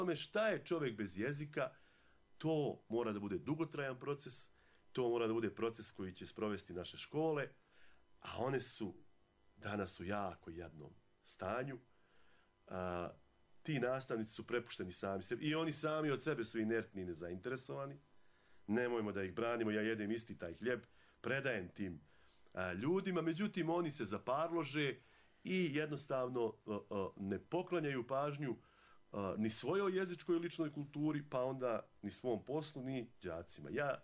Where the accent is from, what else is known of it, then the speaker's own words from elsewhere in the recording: Banja Luka, Republika Srpska, Bosnia & Herzegovina; Ja sam rođen u Banja Luci, u Krupi na Vrbasu. Zapravo sam završio osnovnu i srednju školu.